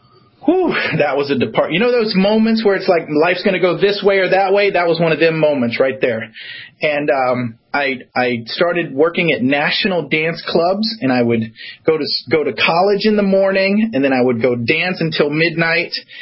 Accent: Florida, United States; I grew up in Florida. I grew up in the redneck part of Florida. I'm a very proud American.

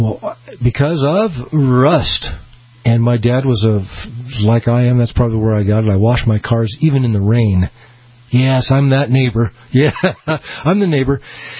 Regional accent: Peoria, Illinois, United States; born there; now in Boise, United States; I was born in Peoria, Illinois. Our family was out in the Illinois area, and then my dad transferred to Boise, Idaho, and that's where I'm broadcasting right here

